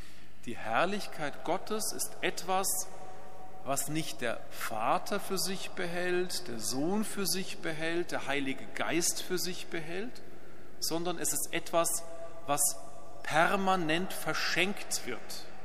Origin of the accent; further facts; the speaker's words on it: Bavaria, Germany; Als Oberbayer tut man das nicht.